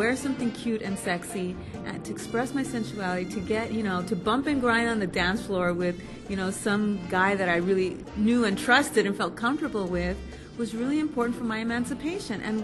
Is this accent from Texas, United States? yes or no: no; Los Angeles, California, United States; I'm a Chicana born and raised in Los Angeles.